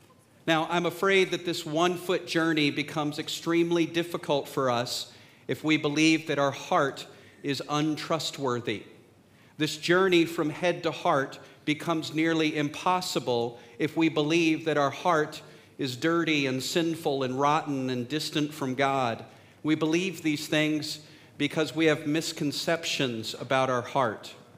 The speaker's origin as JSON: {"language": "English", "region": "Texas", "country": "United States", "said": "I'm from Texas. Now, this is cold."}